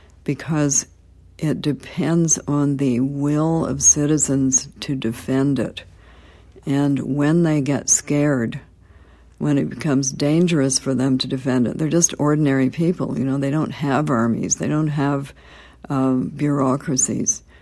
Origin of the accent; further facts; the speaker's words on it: Canada; I'm Canadian, and we have caps on how much you can give.